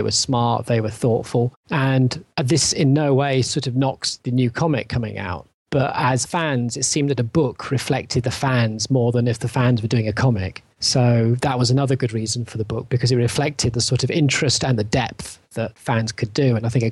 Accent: England, United Kingdom; For me, as an English person, Doctor Who is a big example

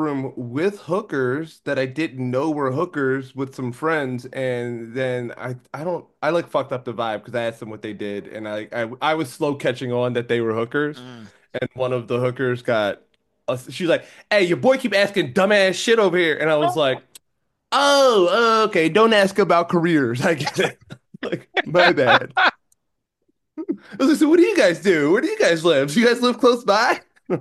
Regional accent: Philadelphia, Pennsylvania, United States; I'm like, I'm from Philadelphia. I can, you know, deal with this, but place is a little sketchy.

